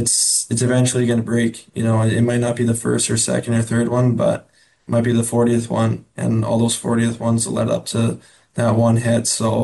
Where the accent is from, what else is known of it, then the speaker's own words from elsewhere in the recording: Edmonton, Alberta, Canada; You know, me growing up in Edmonton, I know everything about a Canadian market and the expectations and all that.